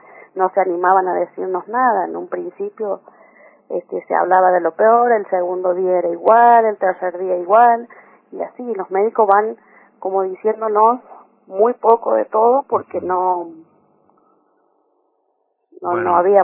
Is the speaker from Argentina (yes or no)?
yes; San Luis, Argentina; No, somos de acá de San Luis